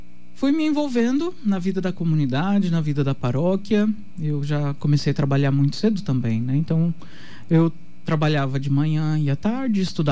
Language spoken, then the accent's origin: Portuguese; Ivinhema, Mato Grosso do Sul, Brazil; Eu nasci no dia 19 de janeiro, né, de 1989. Sou natural de Ivinhema, né, agora pertence à Diocese de Naviraí.